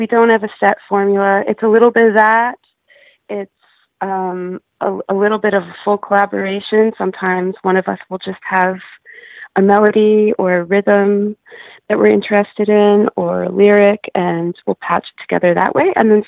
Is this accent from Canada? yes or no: yes; Alberta, Canada; we're both from Alberta, and we both played in punk and metal rock and roll bands in our youth, when we were teenagers